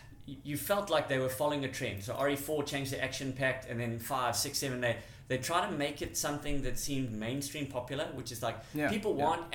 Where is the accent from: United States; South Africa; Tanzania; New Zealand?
South Africa; I'm a South African gamer.